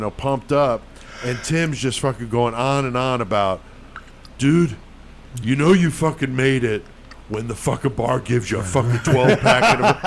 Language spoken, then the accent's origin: English; Bloomington, Illinois, United States; I was like, man, we're from Bloomington, Illinois.